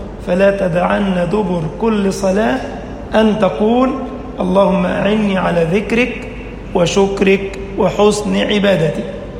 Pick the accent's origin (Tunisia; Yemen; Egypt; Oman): Egypt; واجعل بلدنا مصر أمنا أمانا